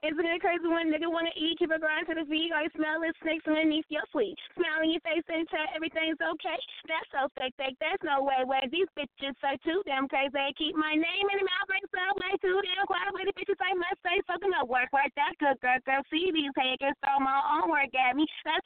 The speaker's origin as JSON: {"language": "English", "region": "California", "country": "United States", "lives_now": "Las Vegas, United States", "said": "I resign out here in Las Vegas, Nevada, but I'm originally from California."}